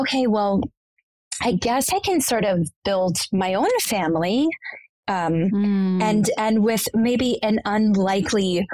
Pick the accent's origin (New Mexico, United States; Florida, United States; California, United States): Florida, United States; Orlando; I grew up in Orlando, which is the most random.